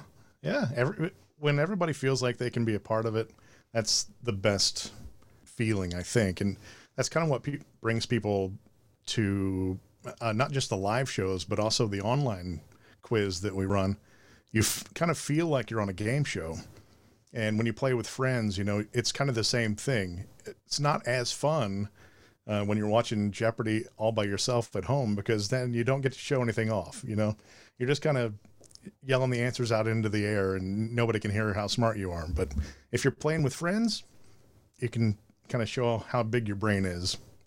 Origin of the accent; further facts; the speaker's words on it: Springfield, United States; Well, I'm from Springfield.